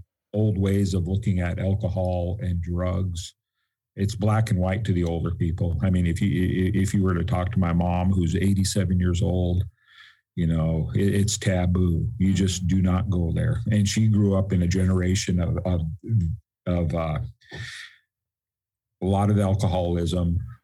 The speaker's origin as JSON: {"language": "English", "town": "Seattle", "region": "Washington", "country": "United States", "tie": "born there", "said": "I was born in Seattle, and I love Seattle."}